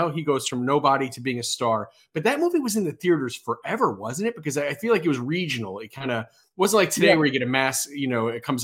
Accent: Bronx, New York, United States; I grew up in the Bronx, and I grew up in the Riverdale section of the Bronx, which is right next to Manhattan College.

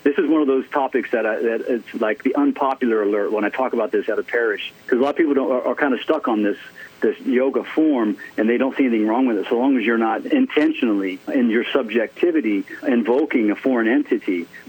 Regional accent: Ohio, United States; I'm originally from Ohio, Big Ten, and we have smash mouth football.

